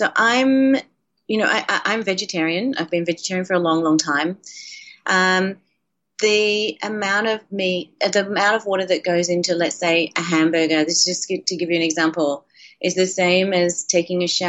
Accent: Australia; when I grew up in Australia, we had a 10-year drought.

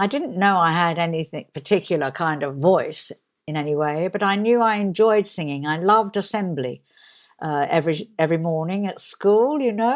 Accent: Barnet, London, United Kingdom; We're Londoners. You're a little further east, I think, than me. I was born and brought up in Barnet in Hertfordshire.

